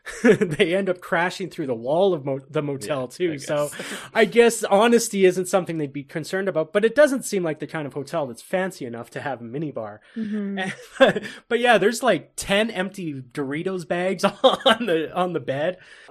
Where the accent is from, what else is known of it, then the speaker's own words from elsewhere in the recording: Canada; However, as a Canadian who has pushed out many a car out of snow, his strategy is all wrong.